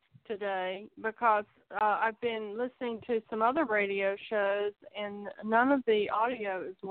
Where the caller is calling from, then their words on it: North Carolina, United States; North Carolina.